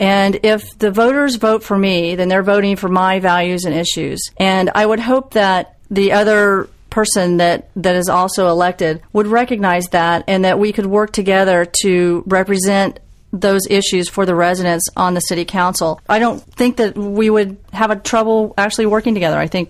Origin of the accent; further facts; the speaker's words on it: Midwest, United States; I came from the Midwest.